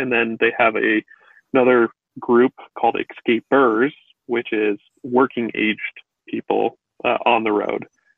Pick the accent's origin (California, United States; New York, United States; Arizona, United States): California, United States; Los Angeles; but that's also because we're from Los Angeles